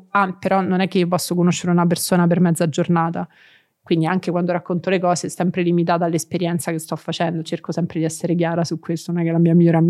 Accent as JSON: {"language": "Italian", "town": "Rome", "region": "Lazio", "country": "Italy", "said": "noi da romani mica la conosciamo tutta la città, non siamo turisti"}